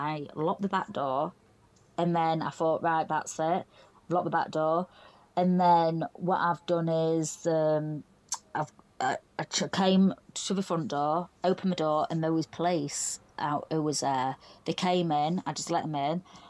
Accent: Doncaster, Yorkshire and the Humber, United Kingdom; I'm from Doncaster, South Yorkshire.

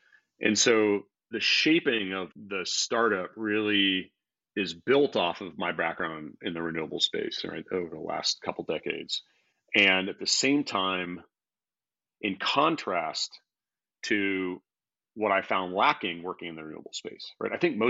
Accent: Arizona, United States; So I grew up in Arizona. I grew up in the sort of in a agricultural area, surrounded by cotton fields and citrus groves

